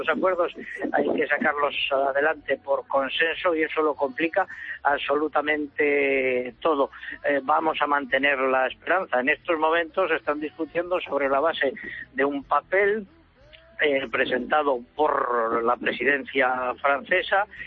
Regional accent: Ávila, Castile and León, Spain; Yo siempre he ido a decir a los mayores de mi tierra en Ávila, que tú conoces también, que nieva menos que nevaba con anterioridad.

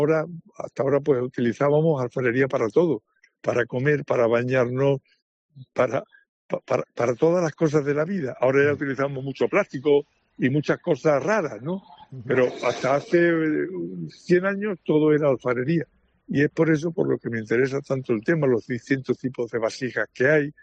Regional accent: Salvatierra de los Barros, Extremadura, Spain; como yo soy de Salvatierra de los Barros, pues una de las cosas que más me apasionan es el tema de la alfarería, de la alfarería tradicional

